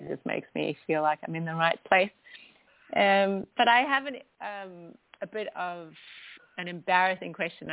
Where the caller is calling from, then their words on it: Perth, Western Australia, Australia; I'm calling from Perth in Australia.